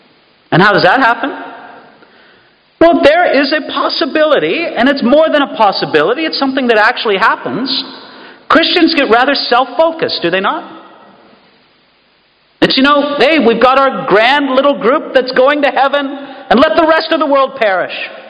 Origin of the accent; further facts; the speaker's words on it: United States; Because as an American, I don't know if we invented that kind of evangelism, but I think we probably perfected it.